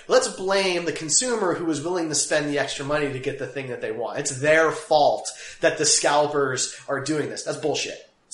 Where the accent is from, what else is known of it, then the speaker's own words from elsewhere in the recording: Kansas City, Missouri, United States; You know, we're from Kansas City, right?